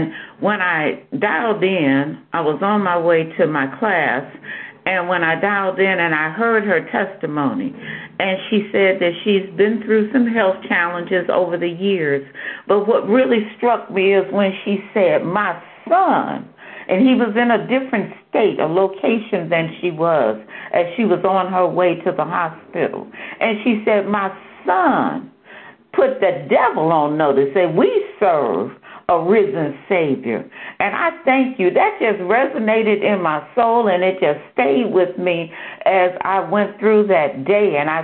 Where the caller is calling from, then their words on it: Cleveland, Ohio, United States; I'm calling from Cleveland, Ohio.